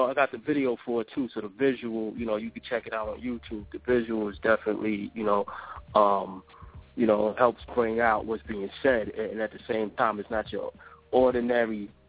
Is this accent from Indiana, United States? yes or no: no; Queens, New York, United States; I'm from Southside, Queens.